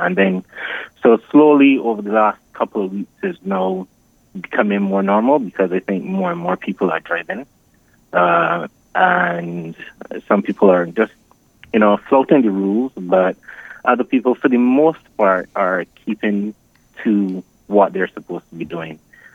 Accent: Saint Peter, Barbados; now in London, United Kingdom; I am from St. Peter originally.

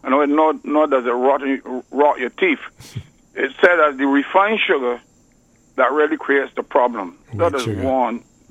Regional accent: Barbados; They say, where are you from? I say, from Barbados. You from Barbados? Yeah.

